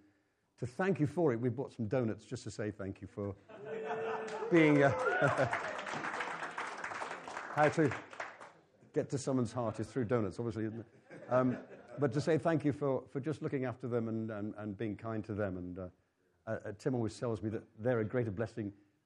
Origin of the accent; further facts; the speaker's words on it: England, United Kingdom; We're a family from England. We don't really have anything special to say about us other than the fact that we love Jesus and we follow him dearly.